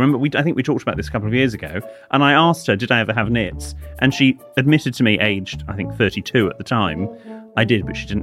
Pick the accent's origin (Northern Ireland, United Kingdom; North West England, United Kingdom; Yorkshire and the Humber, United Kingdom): Yorkshire and the Humber, United Kingdom; Bradford; I come from Bradford in West Yorkshire, and although I wouldn't use the word, I am what they call common.